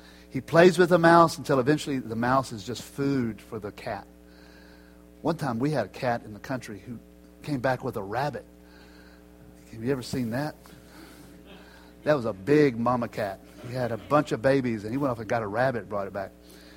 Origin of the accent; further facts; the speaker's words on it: Houston, Texas, United States; When I grew up in Houston, Texas, and I had my little transistor radio listening to the Houston Astros all the time.